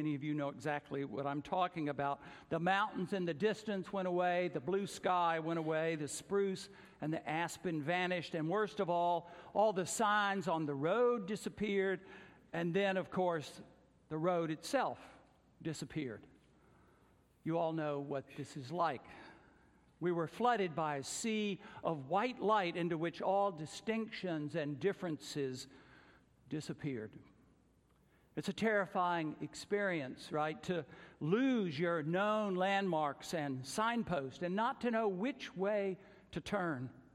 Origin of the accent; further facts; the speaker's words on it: Atlanta, Georgia, United States; Contrary to what some people think, growing up in Atlanta, we occasionally had snow.